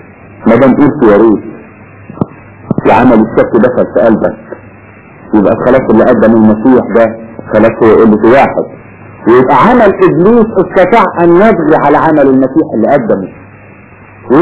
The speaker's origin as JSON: {"language": "Arabic", "country": "Egypt", "said": "عندنا في مصر"}